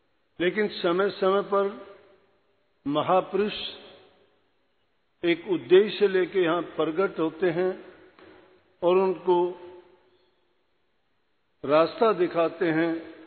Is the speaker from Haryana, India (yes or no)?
yes; Haryana, India; हम हरियाणा से आते हैं। राधा स्वामी मत के अनुयायी हैं